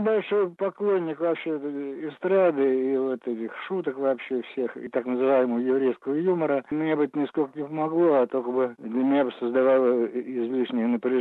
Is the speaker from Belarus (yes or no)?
no; Moscow, Russia; потому что Москва – мой любимый город, где мне очень комфортно вообще, и правильно живется.